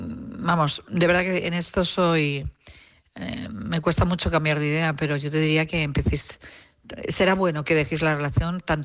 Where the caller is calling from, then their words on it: Madrid, Community of Madrid, Spain; Hola, buenas noches … de Madrid.